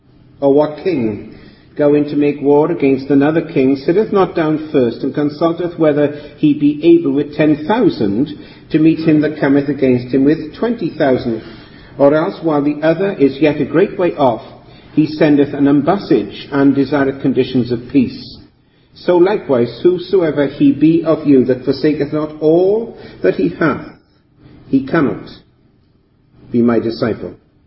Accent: Wales, United Kingdom; I come from Wales. We know everybody knows each other in Wales

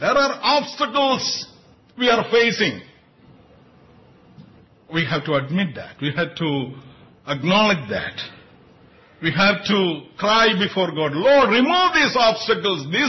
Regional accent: United States; When I go to India, I always tell them that never mention that I am from United States.

